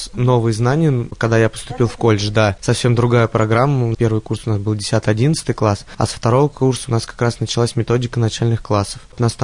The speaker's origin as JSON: {"language": "Russian", "town": "Zaraysk", "region": "Moscow Oblast", "country": "Russia", "tie": "born there", "said": "Итак, я родился в городе Зарайске 1996 года."}